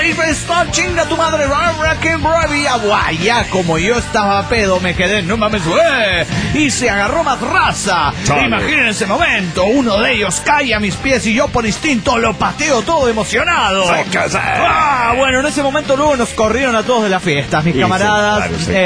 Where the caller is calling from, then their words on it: Banfield, Buenos Aires Province, Argentina; de Banfield, provincia de Buenos Aires.